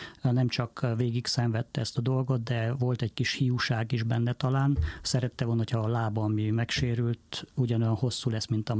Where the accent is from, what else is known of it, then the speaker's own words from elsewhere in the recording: Transylvania, Romania; én Erdélyből származom